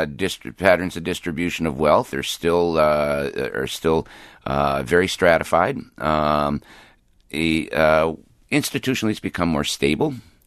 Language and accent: English; Canada; my home country, Canada, feels that the Canadian Army is being asked to put its troops in positions of great danger